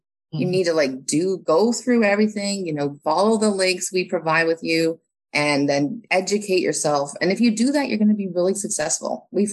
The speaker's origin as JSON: {"language": "English", "town": "Vancouver", "region": "British Columbia", "country": "Canada", "said": "I'm originally from Vancouver"}